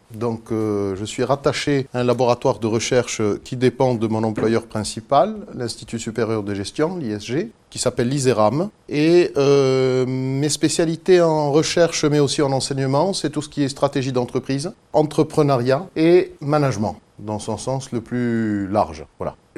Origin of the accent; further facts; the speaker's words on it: Tunisia; born there; depuis Carthage en Tunisie, mon pays natal